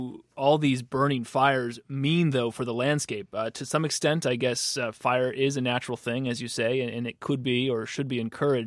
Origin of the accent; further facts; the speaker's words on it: Arizona, United States; I'm from Arizona, and the reporting that I've done there on wildfires